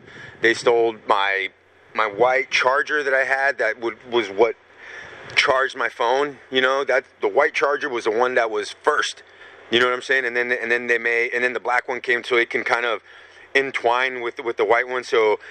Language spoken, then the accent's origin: English; Watsonville, California, United States; I'm from Watsonville, man. You know, I'm from Clifford right there. I grew up there, man.